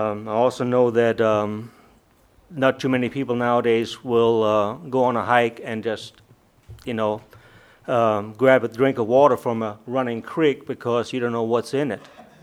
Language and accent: English; Germany; moved away as an adult; now in North Dakota, United States; I was born and raised in Germany. I came here 24 years ago. Made the United States my home.